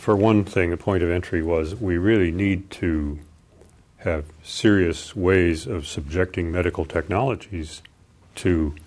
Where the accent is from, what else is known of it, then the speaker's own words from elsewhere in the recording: Seattle, Washington, United States; it resonated with me because I grew up in Seattle. I had a newspaper route up on Capitol Hill